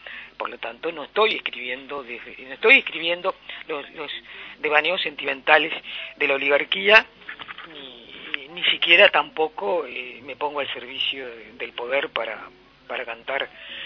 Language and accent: Spanish; Montevideo, Uruguay; born there; yo nací en Montevideo por casualidad.